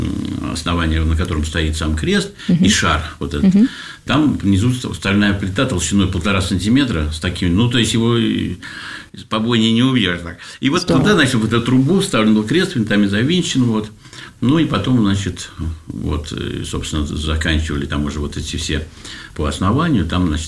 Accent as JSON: {"language": "Russian", "town": "Peterhof", "region": "Saint Petersburg", "country": "Russia", "tie": "born or raised there", "said": "в Петергофе, там вот в этой церкви, самый красивый, как пряник, вот там был склад картошки."}